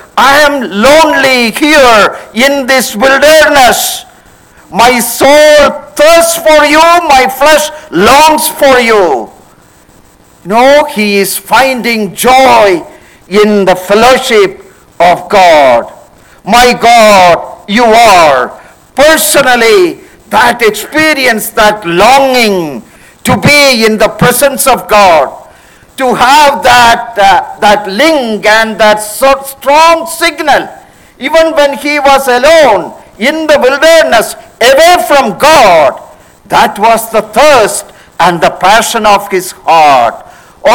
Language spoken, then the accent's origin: English; Kochi, Kerala, India; English is a second language; when I was growing up in Cochin Ernakulam Assembly, it was a naval assembly mainly.